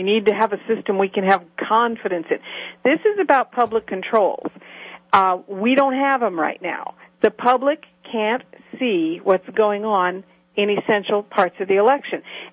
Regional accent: Seattle, Washington, United States; I'm actually from the Seattle area.

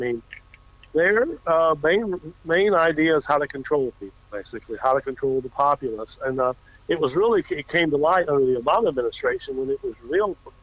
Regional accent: United States; When I grew up in America, my local police chief didn't carry a gun.

